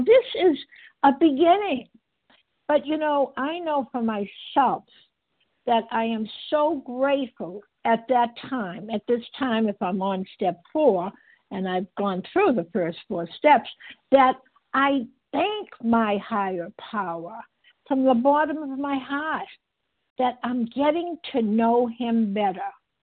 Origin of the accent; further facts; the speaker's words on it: Massachusetts, United States; I'm calling from Massachusetts. That's where I've lived all my life, practically.